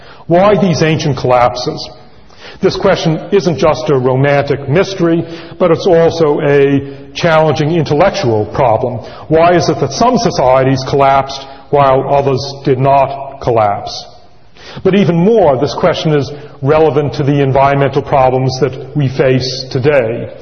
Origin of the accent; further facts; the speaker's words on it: Northeast, United States; born there; now in California, United States; because I was born in the Northeast anyway, and I'm now a transplanted Californian. It's always nice to be back in the Northeast